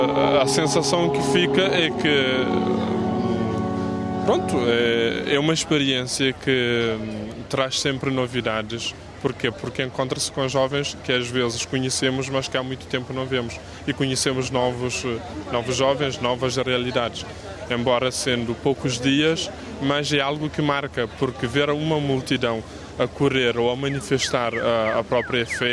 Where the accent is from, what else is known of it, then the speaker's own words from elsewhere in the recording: Santiago, Cape Verde; now in Portugal; Sou cabo-verdiano da Ilha de Santiago.